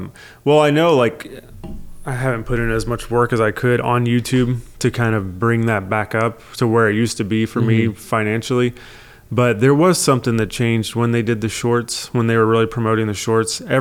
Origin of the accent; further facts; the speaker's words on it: Fort Worth, Texas, United States; I think part of it is because I'm from Fort Worth. So I was like, that's cool. Like, yeah, it's right here.